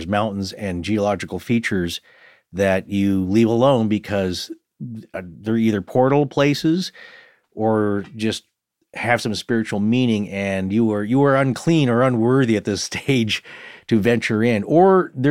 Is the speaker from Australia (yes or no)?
yes; Australia; That's what you learn growing up in Australia, because next thing you know, you're goofing around and it could be deadly.